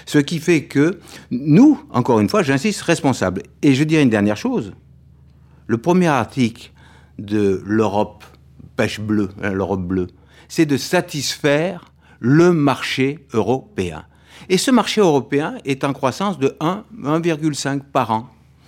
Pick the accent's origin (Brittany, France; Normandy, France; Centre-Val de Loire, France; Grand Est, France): Brittany, France; même chez nous, en Bretagne, un certain nombre de pêcheurs très vertueux.